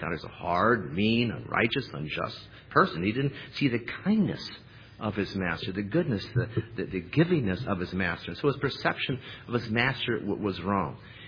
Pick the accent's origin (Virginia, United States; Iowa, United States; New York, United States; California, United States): Iowa, United States; But, you know, I'm from Iowa, and after the harvest, what you want to do is you want to plow the field up.